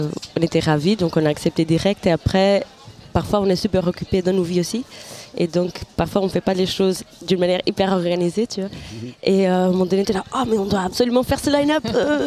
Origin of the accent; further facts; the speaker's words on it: Lisbon, Portugal; now in Brussels, Belgium; Moi, je suis née à Lisbonne, née et grandie à Lisbonne, donc je suis là depuis 13 ans à Bruxelles.